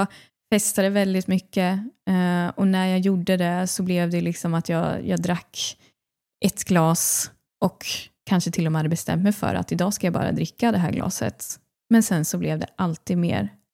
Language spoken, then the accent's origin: Swedish; Linköping, Östergötland, Sweden; jag växte upp i Linköping. Jag hade liksom en ganska så här en vanlig barndom. Du vet, bodde i ett villaområde, mamma, pappa, lillebror.